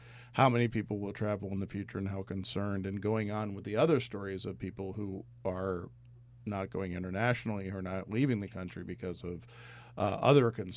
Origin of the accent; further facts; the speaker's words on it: Albany, New York, United States; And I know it's my hometown airport, but I have great fondness that when I'm going through that airport